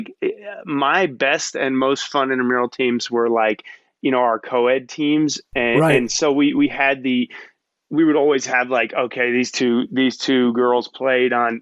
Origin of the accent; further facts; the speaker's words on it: Brooklyn, New York, United States; I grew up in Brooklyn, New York, playing CYO ball and all that kind of stuff, but playing in a driveway.